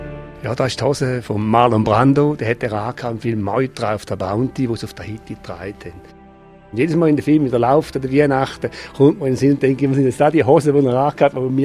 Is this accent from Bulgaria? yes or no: no; Switzerland; Wir sind aus der Schweiz, wir sind drei Spinner